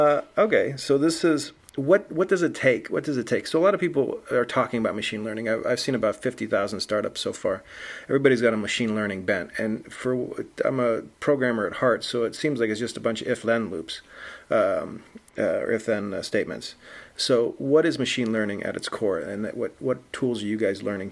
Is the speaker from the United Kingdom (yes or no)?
yes; England, United Kingdom; Am I going to be calling into British Airways, and if it knows I'm from England, it's going to be nicer to me, or what's the situation?